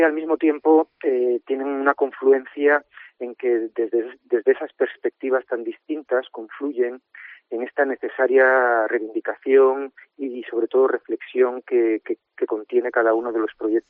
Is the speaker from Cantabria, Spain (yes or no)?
yes; Suances, Cantabria, Spain; also born or lived in Pamplona / Teruel; now in Oviedo, Spain; Sí, yo soy de Suances. Eso es. Y bueno, mis orígenes son de Oreña, fíjate, y de Suances